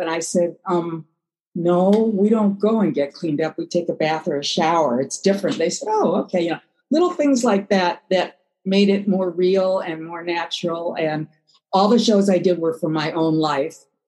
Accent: Milwaukee, Wisconsin, United States; She's from Minneapolis. I'm from Milwaukee.

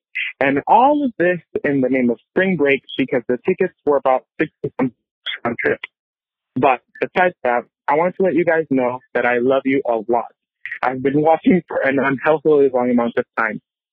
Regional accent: Puerto Rico; I'm from Puerto Rico.

